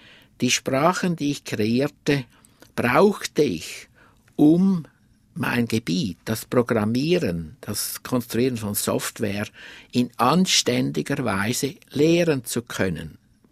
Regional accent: Winterthur, Zurich, Switzerland; born there; Ich wurde in Winterthur in der Schweiz geboren, im Februar 1934.

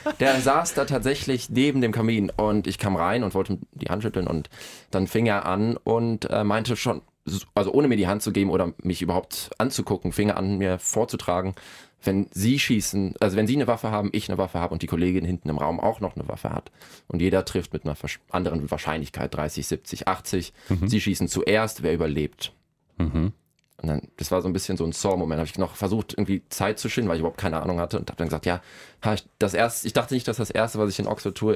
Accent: Kenya; accent: Kenyan English; Ich bin in Kenia aufgewachsen. Mhm. Also ich habe 7 Jahre lang in Kenia gelebt und dort Englisch gelernt, auch Swahili, aber kam dann zurück mit einem kenianischen Akzent im Englisch.

